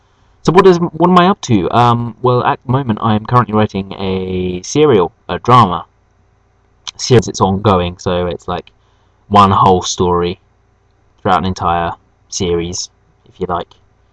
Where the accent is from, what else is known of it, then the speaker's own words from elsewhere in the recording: Hastings, South East England, United Kingdom; I'm from Hastings, so you can sort of message back with hateful replies and stuff.